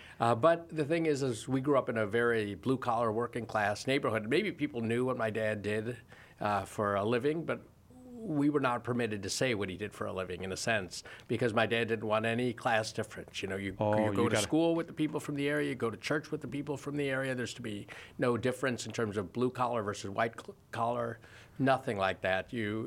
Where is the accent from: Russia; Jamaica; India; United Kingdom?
India; now in United States; we're from India, but … with our complexion